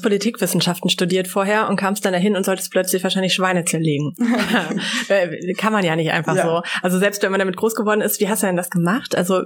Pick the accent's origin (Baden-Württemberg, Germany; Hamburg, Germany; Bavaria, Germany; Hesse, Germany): Hesse, Germany; Espenau; ich komme aus Espenau eigentlich, Kalden.